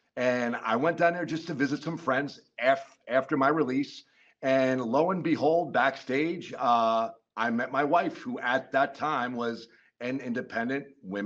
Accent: Rutherford, New Jersey, United States; but I saw my very first independent professional wrestling match at Fairleigh Dickinson University in my hometown of Rutherford.

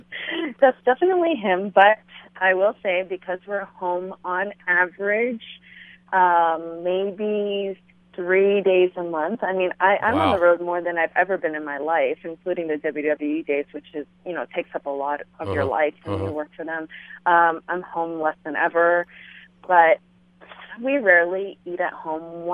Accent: Canada; now in United States; And I'm Canadian, and I still have my Canadian citizenship, and I'm a permanent resident of the U.S.

